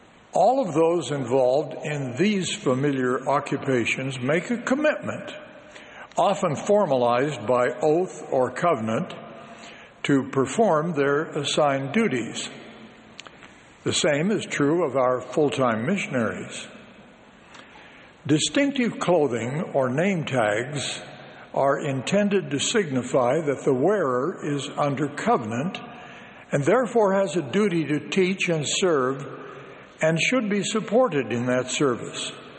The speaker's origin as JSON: {"language": "English", "region": "Utah", "country": "United States", "tie": "born there", "said": "When I was born in Utah in 1932, our church membership was only about 700,000, clustered mostly in Utah and nearby states."}